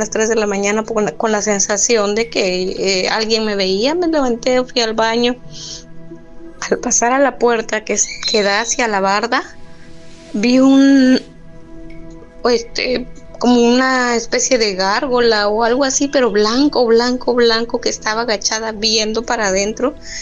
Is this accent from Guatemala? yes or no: yes; Guatemala; now in Cancún, Mexico; soy de Guatemala, pero estoy en México, aquí en Cancún. Tengo 10 años de estar acá.